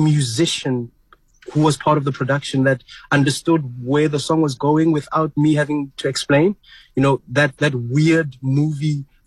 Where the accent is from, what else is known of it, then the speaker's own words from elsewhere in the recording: Limpopo, South Africa; now in Cape Town, South Africa; And then I moved from Limpopo via Joburg to Cape Town in 2014.